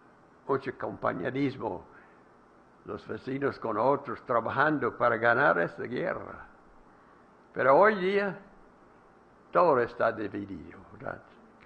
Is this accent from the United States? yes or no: yes; Alabama, United States; also born or lived in Texas; Yo nací, crecí en Alabama, luego fui a Texas